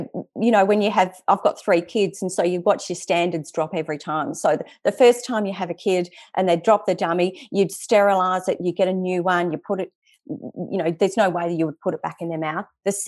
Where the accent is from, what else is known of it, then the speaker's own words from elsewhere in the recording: Western Australia, Australia; I remember when we grew up in the Western Australian bush